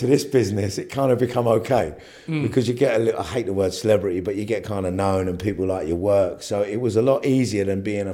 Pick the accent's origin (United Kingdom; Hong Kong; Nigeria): United Kingdom; New Cross, London; I used to always want to go to Chelsea, to King's Road, because I was from New Cross, and, you know, going to the King's Road was like hip.